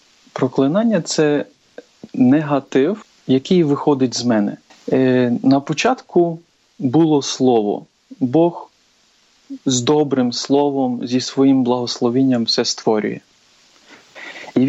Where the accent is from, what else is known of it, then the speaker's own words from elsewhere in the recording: Zakarpattia Oblast, Ukraine; У нас, наприклад, є, я родом з Закарпаття, є такі слова